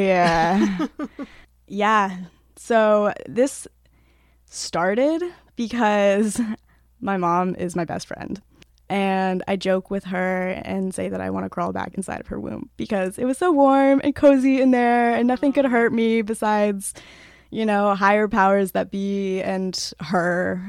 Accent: Burlington, Vermont, United States; also born or lived in Germany / Castleton, United States; now in Worcester, United States; So I grew up in Burlington, Vermont. I lived there until I was 16 years old, and then I moved to Germany for a year. And then I moved back and I went to school in Castleton, Vermont for a year before I moved to Worcester in 2021.

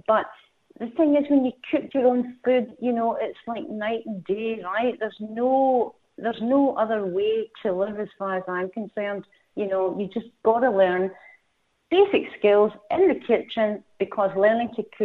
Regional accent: Scotland, United Kingdom; also born or lived in Galway / Australia; now in London, United Kingdom; we were in Scotland, my home country, for many years. We're now in London, England

